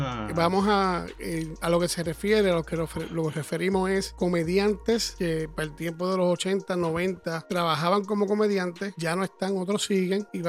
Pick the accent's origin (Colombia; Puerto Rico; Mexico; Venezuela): Mexico; Gente de México, mira, yo soy de México